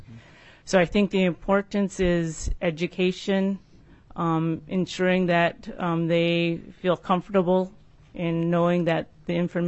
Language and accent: English; Nome, Alaska, United States; I am from Nome, Alaska, and I'm going to quickly show you where I'm from. It is right in this area of the state, so Northwest Alaska.